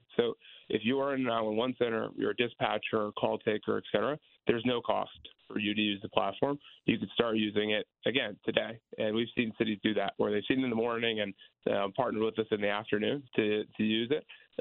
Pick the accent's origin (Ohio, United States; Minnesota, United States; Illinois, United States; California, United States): Ohio, United States; Concord; Right outside of Cleveland. So Chardon, Ohio is where the active shooter event happened. And I grew up in Concord, which was right next to it.